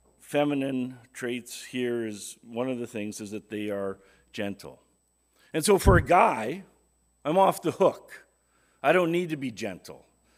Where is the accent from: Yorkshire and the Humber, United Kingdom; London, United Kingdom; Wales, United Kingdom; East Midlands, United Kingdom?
Wales, United Kingdom; Another thing you don't know about me, is that I'm Welsh, okay?